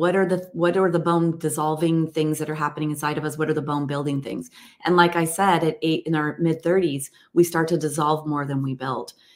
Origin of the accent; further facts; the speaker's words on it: United States; My parents are Scottish. I'm actually 100% Scottish. I was born and raised in America, but all my blood is in the UK.